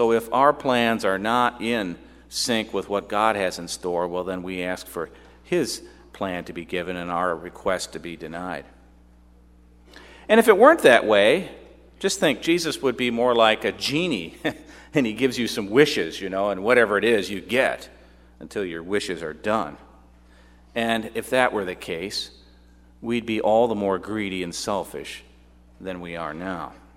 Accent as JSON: {"language": "English", "region": "Michigan", "country": "United States", "said": "but I'm from Michigan, so you know."}